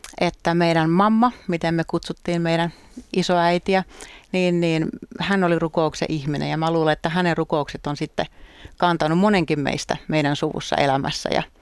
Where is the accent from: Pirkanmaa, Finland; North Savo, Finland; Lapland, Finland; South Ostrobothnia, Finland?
South Ostrobothnia, Finland; Ähtäri; Ja olen tuolta Pohjanmaalta kotoisin, syntynyt Ähtärissä.